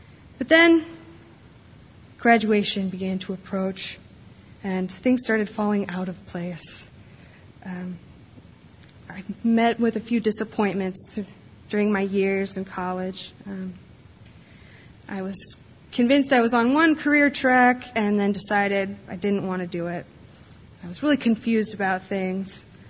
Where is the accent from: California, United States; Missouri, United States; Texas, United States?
California, United States; Ripon; if you were in my hometown of Ripon, you might see these things called cane posters in people's yards in the front.